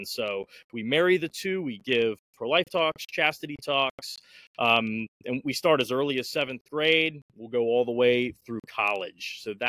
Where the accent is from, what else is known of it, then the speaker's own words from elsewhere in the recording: Maryland, United States; I grew up in Northern Maryland, and I converted to Catholicism when I was leaving high school